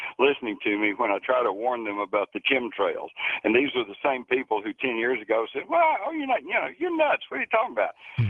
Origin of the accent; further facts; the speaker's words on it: Texas, United States; But I got to tell you, as a Texan, as long as there's somebody out there with a gun, I'm going to have a gun.